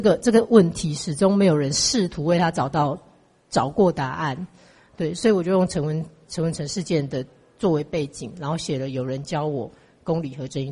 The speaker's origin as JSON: {"language": "Chinese", "country": "Taiwan", "said": "我就说对，我是台客"}